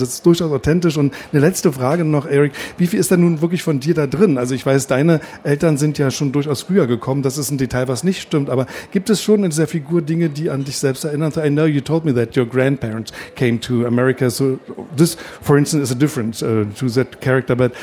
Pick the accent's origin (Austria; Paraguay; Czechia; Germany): Germany; die verbindende Sprache, die wir als Deutsche durchaus ein bisschen verstehen